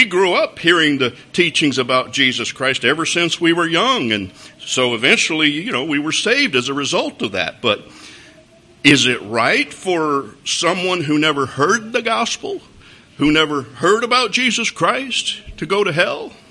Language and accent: English; Colorado, United States; now in Kuwait; Where I grew up, the place where I grew up in Colorado didn't have a whole lot of immigrants, so most of the kids in my school, they were just like me.